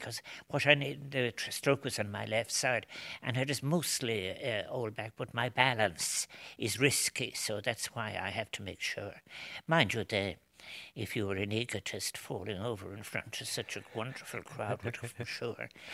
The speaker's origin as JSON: {"language": "English", "town": "Limerick", "region": "Munster", "country": "Ireland", "tie": "born there", "said": "I was born in Limerick, but I went to live. My uncle and aunt took care of me from the age of five on, and they had a farm"}